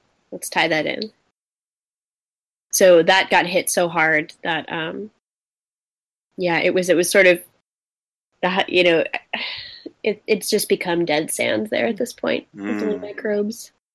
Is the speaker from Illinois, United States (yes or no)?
yes; Chicago, Illinois, United States; I'm from Chicago, man.